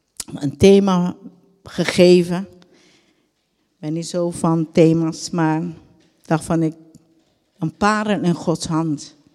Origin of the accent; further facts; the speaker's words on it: Aruba; born there; Dutch is a second language; En ik ben geboren op Aruba. Ik denk dat jullie dat al hebben doorhebben dat mijn Nederlandse taal anders is dan de Nederlandse mensen. Ik probeer het zo goed mogelijk over te brengen. En ik ben geboren inderdaad op Aruba met een gezin van 6 kinderen.